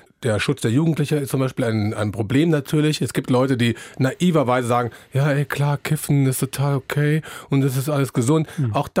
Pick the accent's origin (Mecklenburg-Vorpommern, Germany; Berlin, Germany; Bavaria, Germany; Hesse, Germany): Berlin, Germany; ich komme aus Berlin.